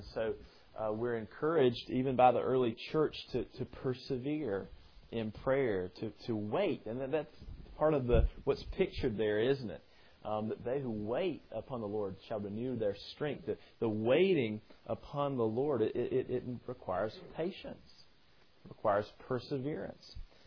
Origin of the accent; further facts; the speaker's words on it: Elkin, North Carolina, United States; I grew up in Elkin, North Carolina. There was one Jewish family in our town